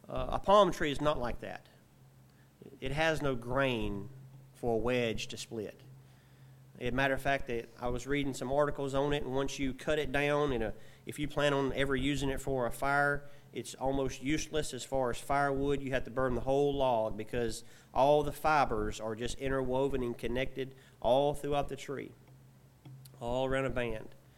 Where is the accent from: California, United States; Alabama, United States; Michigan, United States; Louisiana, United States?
Alabama, United States; That's just because I'm probably from South Alabama.